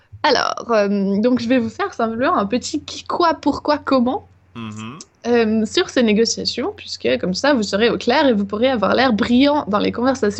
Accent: Lausanne, Vaud, Switzerland; born there; L'Iran qui est venu à Lausanne, ma ville natale

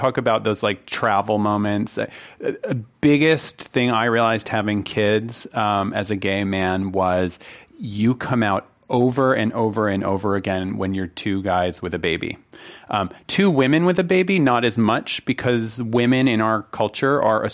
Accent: Northeast, United States; I was brought up in the Northeast. We kind of keep it a little

